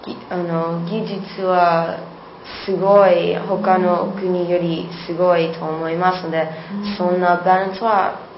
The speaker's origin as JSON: {"language": "Japanese", "region": "New York", "country": "United States", "second_language": "Japanese", "moved": "as an adult", "lives_now": "Japan", "said": "アメリカ。アメリカのニューヨークです。"}